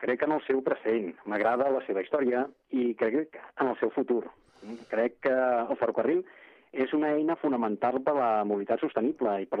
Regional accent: Barcelona, Catalonia, Spain; I com a barceloní

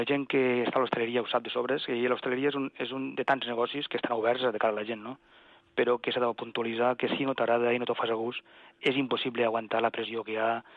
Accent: Catalonia, Spain; perquè som catalans, davant de tot.

